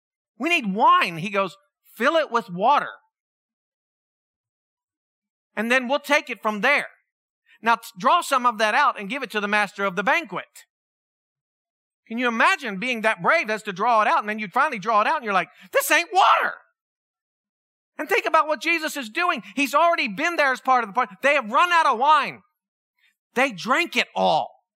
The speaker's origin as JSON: {"language": "English", "region": "Pennsylvania", "country": "United States", "tie": "born or raised there", "said": "I grew up in Pennsylvania. We went up on a class trip."}